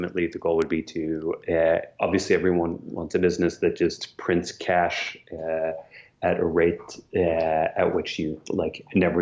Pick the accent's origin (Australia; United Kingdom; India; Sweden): Sweden; moved away as an adult; now in United States; I grew up in Sweden